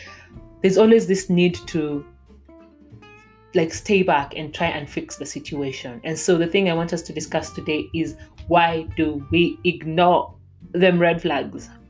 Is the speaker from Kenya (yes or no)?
yes; Kenya; I know, like I'm Kenyan, but really.